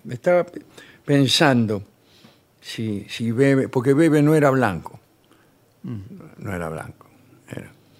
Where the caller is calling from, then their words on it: Rosario, Santa Fe, Argentina; de Rosario.